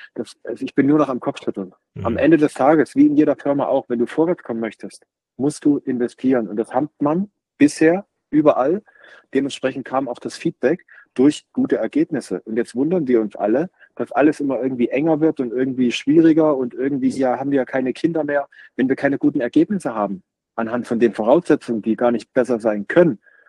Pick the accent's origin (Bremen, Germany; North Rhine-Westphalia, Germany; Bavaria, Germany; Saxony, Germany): Saxony, Germany; Johanngeorgenstadt; also born or lived in Hinterzarten, Germany; meinen Heimatverein, sowohl Johann Geheugenstadt, wo ich aufgewachsen bin